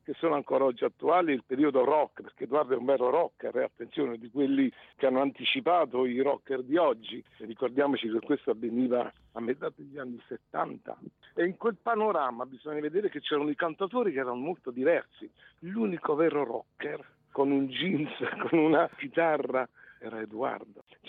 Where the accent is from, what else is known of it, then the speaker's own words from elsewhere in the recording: Naples, Campania, Italy; born there; io sono nato a Via Manzoni, che è la parte alta, quella che si chiama Posillipo